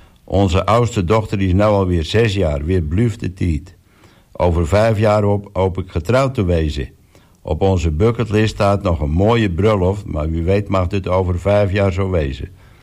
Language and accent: Dutch; Texel, North Holland, Netherlands; geboren op Texel en ik ben ook op Texel gebleven.